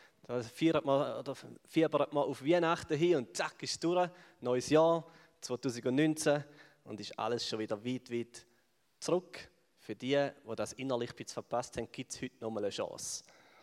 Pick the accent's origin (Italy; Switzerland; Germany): Switzerland; da geht uns nicht so rein, oder? Als Schweizer.